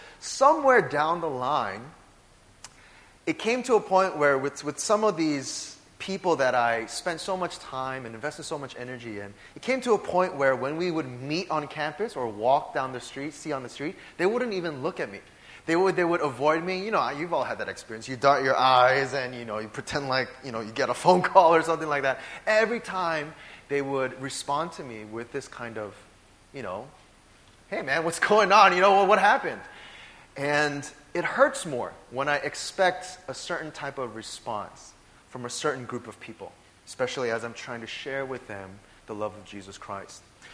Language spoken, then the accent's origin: English; United States; Okay, so I am of Korean descent, if you know. If you don't know, now you know. But I was born and raised in America, and so a big part of who I am is American